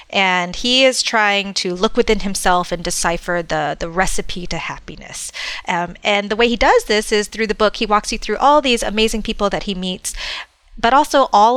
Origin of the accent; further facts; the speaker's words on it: Houston, Texas, United States; now in California, United States; I am a Texas native, born and raised in Houston, but I live in California now, mostly because I love being in the mountains.